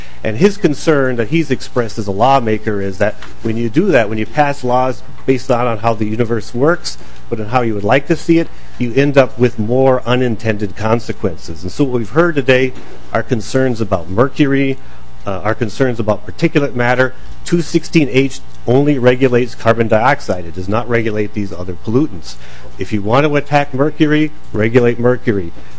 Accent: Edina, Minnesota, United States; I'm from Edina, Minnesota, and I'm unemployed.

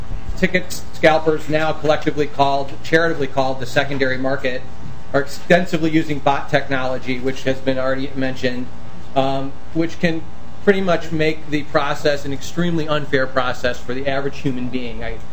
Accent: Chicago, Illinois, United States; I'm not. I'm actually from Chicago.

